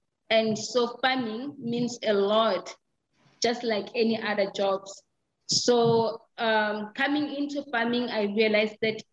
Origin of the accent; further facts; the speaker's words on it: Leribe, Lesotho; English is a second language; I come from Lesotho in Leribe District, and I was born and raised there.